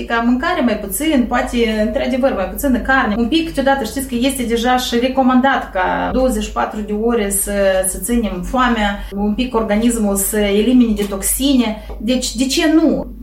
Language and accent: Romanian; Moldova; nu doar noi ca moldoveni, dar le are toată lumea